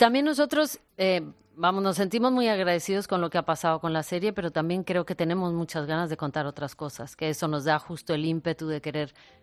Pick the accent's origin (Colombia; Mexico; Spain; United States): Mexico; Tampico, Tamaulipas; moved away as an adult; Cuando yo salí de Tampico para estudiar la universidad, para estudiar la carrera, que tenía 18 años